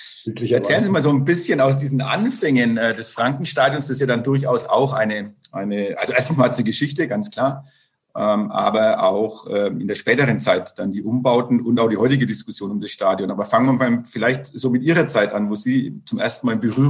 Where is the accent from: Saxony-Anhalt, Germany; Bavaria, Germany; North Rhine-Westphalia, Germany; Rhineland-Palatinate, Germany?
Bavaria, Germany; Nuremberg; Und man selber ist ein bisschen, ja, wahrscheinlich schon ein bisschen unbedarft aufgewachsen in Nürnberg und in Nürnberg drumherum.